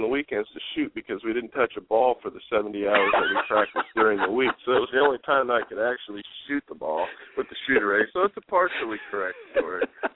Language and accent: English; Indiana, United States; Dang, I'm from Indiana. I can't be a Kentucky fan. I'm from Indiana.